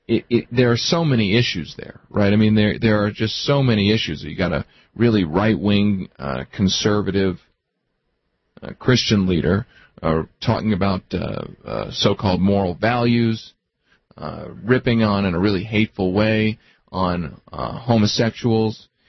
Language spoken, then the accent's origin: English; East Coast, United States; I mean, I grew up on the East Coast, and you know, you'd sort of use it when you were a kid.